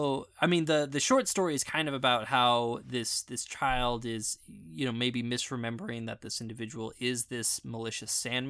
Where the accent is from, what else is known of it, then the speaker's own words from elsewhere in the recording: United States; I apologize, I'm American and I can't pronounce everything